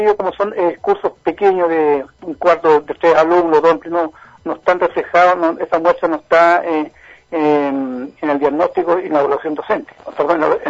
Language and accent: Spanish; Magallanes, Chile; siendo magallánico no conocía el lugar